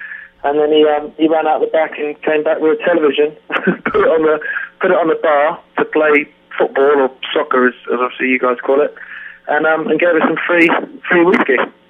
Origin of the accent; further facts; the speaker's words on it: South East England, United Kingdom; now in England; I live in mainland England now, but before we grew up on the Isle of Wight, which is a tiny little island, sort of 13 miles by 26 miles.